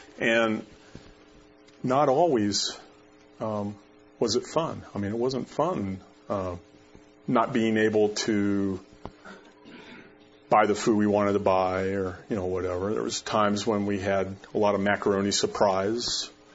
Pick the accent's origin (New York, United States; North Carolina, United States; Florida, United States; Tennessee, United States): Florida, United States; I grew up in Florida. Man, every afternoon, you knew it was going to rain.